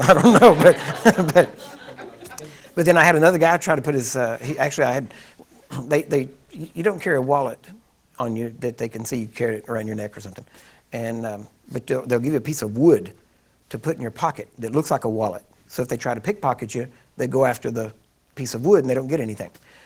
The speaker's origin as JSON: {"language": "English", "country": "United States", "said": "I said, I'm from the United States."}